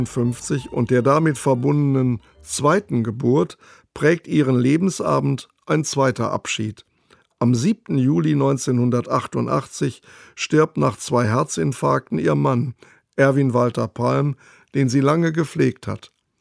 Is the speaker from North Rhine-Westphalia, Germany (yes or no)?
yes; Bochum, North Rhine-Westphalia, Germany; So erlebe ich sie zuletzt noch in meiner Heimatstadt Bochum bei einer Lesung